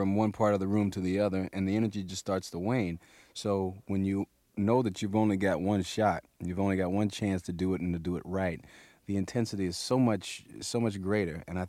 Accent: Cincinnati, Ohio, United States; There was an alternative school program in my hometown of Cincinnati.

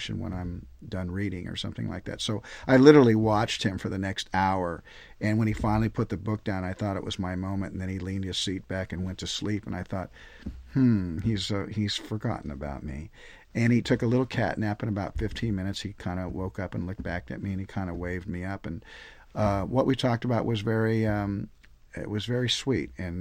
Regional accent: Compton, California, United States; I was born in Compton, lived for first 7-8 years, and then kind of moved around a lot. Went to 4 different high schools

